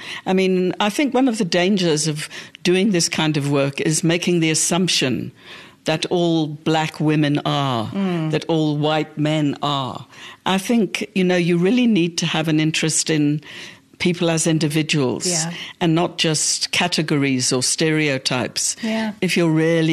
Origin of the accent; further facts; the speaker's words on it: Liverpool, North West England, United Kingdom; born there; I was born in Liverpool.